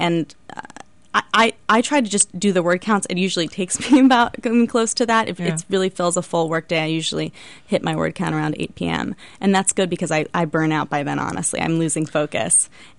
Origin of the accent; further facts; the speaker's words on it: Philadelphia, Pennsylvania, United States; now in New York, United States; I might live in New York, but I'm still from Philly, so they should watch out.